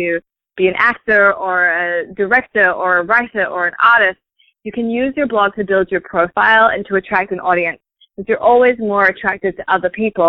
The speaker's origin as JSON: {"language": "English", "country": "New Zealand", "moved": "yes", "lives_now": "New York, United States", "said": "I'm from New Zealand and I've been living in New York for the last 8 years."}